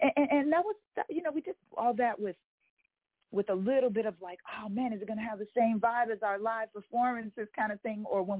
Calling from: Los Angeles, California, United States; Calling from Los Angeles. That's where we're based out

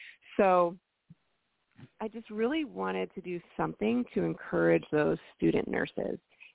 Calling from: Charleston, South Carolina, United States; I actually travel throughout the state of South Carolina, and I'm currently in Charleston.

